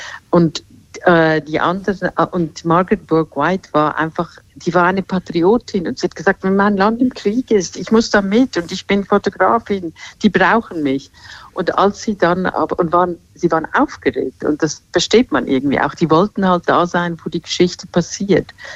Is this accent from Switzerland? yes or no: yes; Switzerland; now in Germany; ich bin ja Schweizerin, aber ich lebe in Deutschland, mein Mann und meine Kinder sind Deutsche.